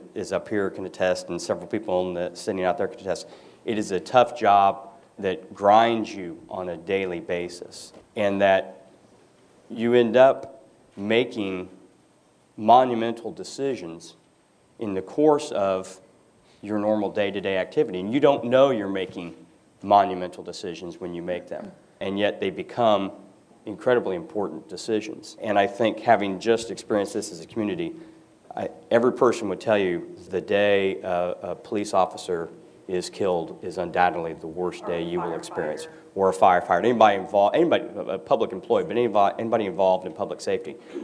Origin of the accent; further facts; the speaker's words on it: Indianapolis, Indiana, United States; And when I tell people I'm from Indianapolis, they inevitably ask me